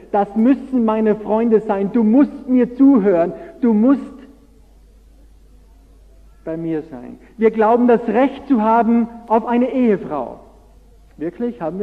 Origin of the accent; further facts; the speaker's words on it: Austria; Ich komme ja auch aus Österreich.